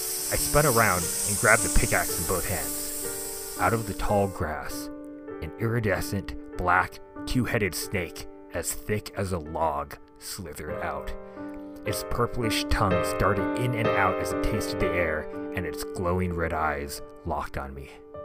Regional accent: California, United States; Growing up in Central California, the only snake I ever really had to worry about was the rattlesnake

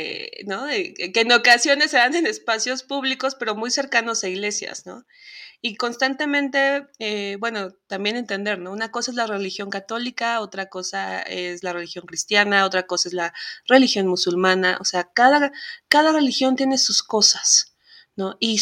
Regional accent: Mexico; Yo como mujer mexicana

